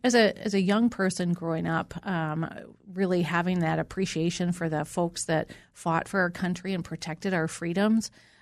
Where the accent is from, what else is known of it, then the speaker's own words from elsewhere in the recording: Minnesota, United States; I grew up in Minnesota, southern Minnesota